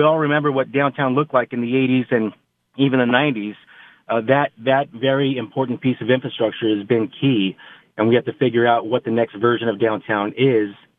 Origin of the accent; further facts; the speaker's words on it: Phoenix, Arizona, United States; I happen to be from Phoenix. I'm born and raised in Phoenix.